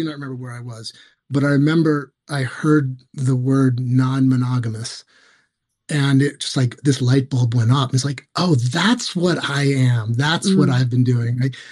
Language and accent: English; New York City, New York, United States; born or raised there